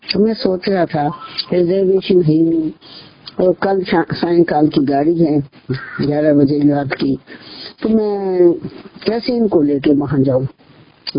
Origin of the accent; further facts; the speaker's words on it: Jogindernagar, Himachal Pradesh, India; now in Kullu, India; मैं जोगिंदर नगर में रहता था, मेरा जन्म जोगिंदर नगर में हुआ।